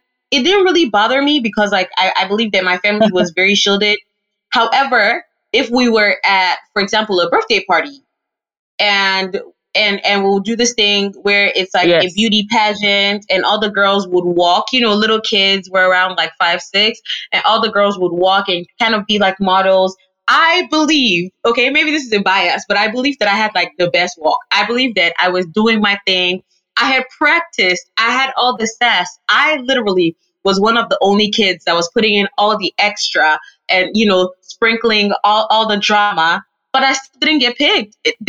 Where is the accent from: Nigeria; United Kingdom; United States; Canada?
Nigeria; And you know, I'm Nigerian.